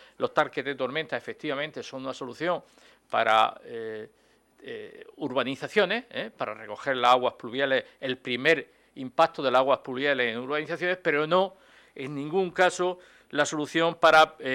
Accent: Region of Murcia, Spain; yo como murciano y también como diputado, he sentido vergüenza, indignación y rabia

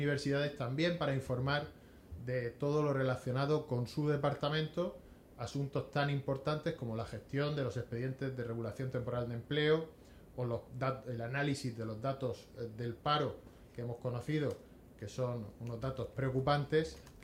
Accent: Region of Murcia, Spain; se nos va a volver a poner como españoles de segunda.

